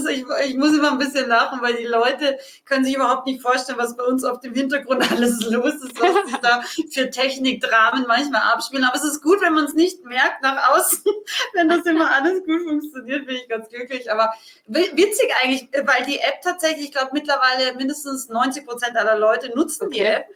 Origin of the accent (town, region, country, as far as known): Austria; now in Munich, Germany